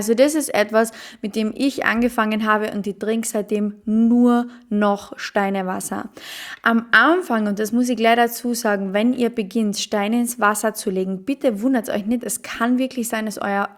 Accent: Austria; Bei uns in Österreich

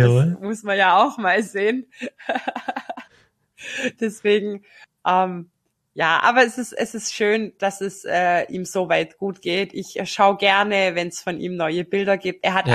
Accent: Ludwigsburg, Baden-Württemberg, Germany; Ich war in Ludwigsburg, also in meiner alten Heimat.

